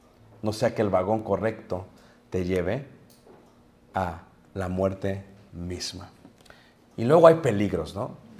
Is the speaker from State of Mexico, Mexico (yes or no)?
no; Mexico City, Mexico; yo crecí en Ciudad de México